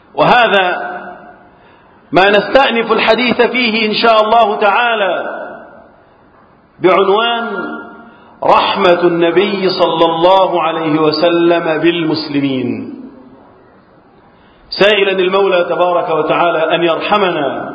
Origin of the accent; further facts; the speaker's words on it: Egypt; اللهم احفظ بلدنا مصر وسائر بلاد المسلمين من الفتن.